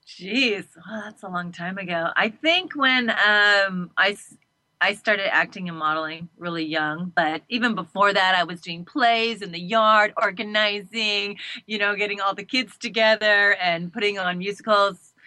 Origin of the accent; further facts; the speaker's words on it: North Vancouver, British Columbia, Canada; I was raised in North Vancouver, and, you know, I was usually always overdressed